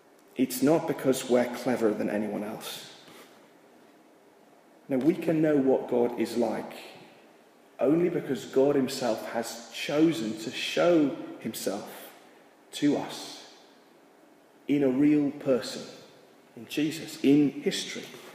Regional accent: England, United Kingdom; I'm from England, so you have to translate my qualifications.

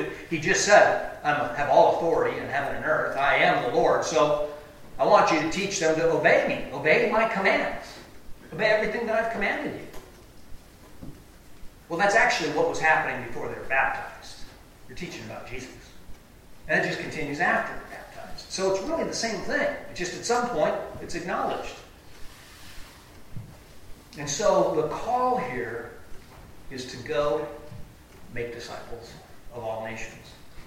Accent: Chicago, Illinois, United States; Well, I grew up in Chicago.

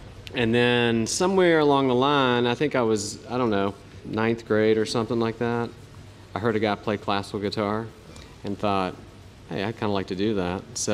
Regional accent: West Virginia, United States; Yeah, I grew up in West Virginia.

